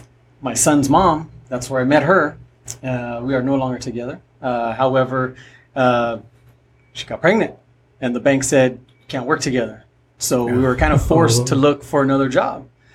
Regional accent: Spring Valley, California, United States; also born or lived in Chula Vista, United States; So I grew up in Spring Valley. Mm-hmm. I'm a Spring Valley kid. I did live in Chula for a little bit.

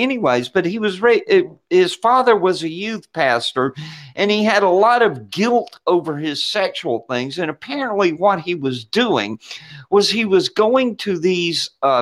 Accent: Georgia, United States; born there; And I was born in Georgia Baptist Hospital down on Boulevard.

